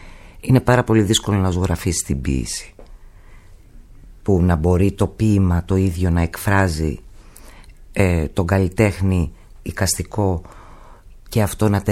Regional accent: Athens, Attica, Greece; Δεν μεγάλωσα στην Αμοργό. Μεγάλωσα εδώ. Αλλά ήταν πολύ έντονο το στοιχείο του νησιού και στην Αθήνα.

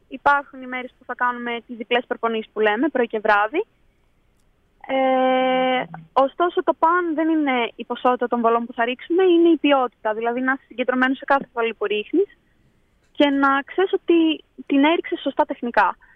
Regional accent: Katerini, Central Macedonia, Greece; born there; now in Larisa, Greece; δεν είχα την τύχη να έχω σκοπευτήριο ούτε στην Κατερίνη που γεννήθηκα, ούτε και στη Λάρισα τώρα

